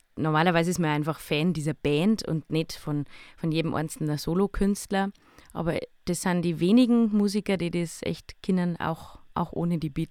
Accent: Bavaria, Germany; ich bin Niederbayer

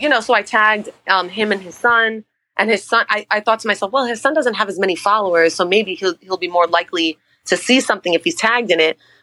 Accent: Bronx, New York, United States; I grew up in the Bronx, so they were super scared of me taking the train.

